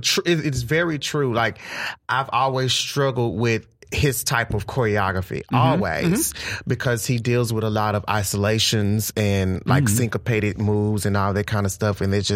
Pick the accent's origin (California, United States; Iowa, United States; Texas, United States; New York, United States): Texas, United States; You know I'm from Texas and a sailor, okay?